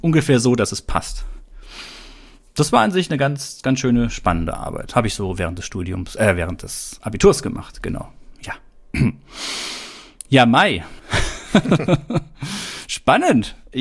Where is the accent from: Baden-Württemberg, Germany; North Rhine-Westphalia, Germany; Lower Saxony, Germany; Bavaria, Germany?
Baden-Württemberg, Germany; Stuttgart; Stuttgart, also ist ja die Gegend, wo ich herkomme.